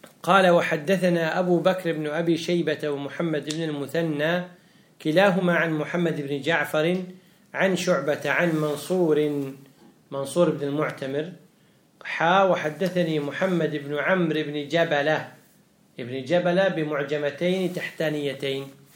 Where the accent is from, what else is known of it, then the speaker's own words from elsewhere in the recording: Kuwait; عندنا بالكويت يقولون إيش قر عينك